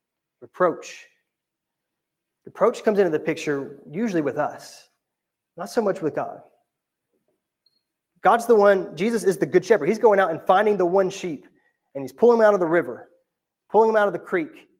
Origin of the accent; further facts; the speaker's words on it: United States; I'm an American. I love privacy, right?